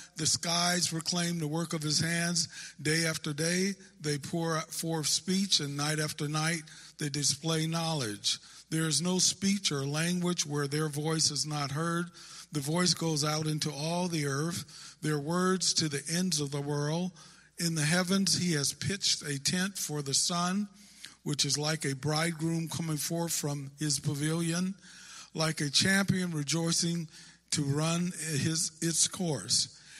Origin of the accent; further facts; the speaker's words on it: California, United States; I'm from Northern California, and we have some of the beautiful qualities of creation, but we don't have the snow